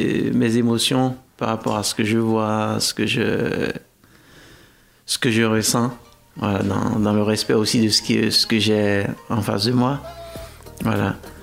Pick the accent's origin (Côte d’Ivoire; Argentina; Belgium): Côte d’Ivoire; moved away as an adult; now in France; Ben, je suis resté en Côte d'Ivoire jusqu'à l'âge de 22 ans. 22 ans, ouais. J'ai fait toute mon enfance en Côte d'Ivoire. 22 ans, et puis après, je suis venu en France.